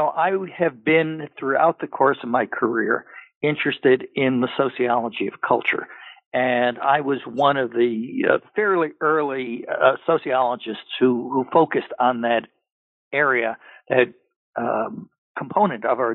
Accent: New York City, New York, United States; born there; I was born in New York City and in Manhattan

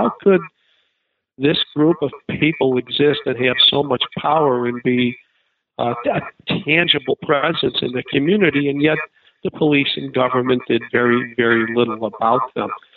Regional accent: Chicago, Illinois, United States; Well, I grew up in Chicago. I grew up in an Italian neighborhood that had gangsters.

